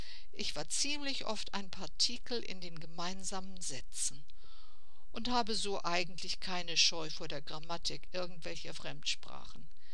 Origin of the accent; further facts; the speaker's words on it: Germany; Als Kinder im Nachkriegsdeutschland hatten wir eine Zeit lang Zugang zu Russisch, Englisch, Französisch und Amerikanisch.